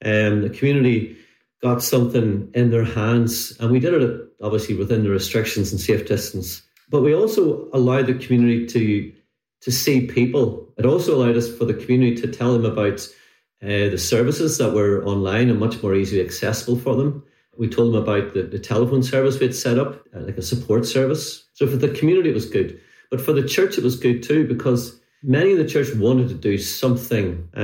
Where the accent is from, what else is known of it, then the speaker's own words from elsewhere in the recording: Rathfrieland, Northern Ireland, United Kingdom; I'm married to Jennifer and 2 children, Niamh and Sam. I'm originally from Hilltown, Rathfrieland area. My home congregation's First Rathfrieland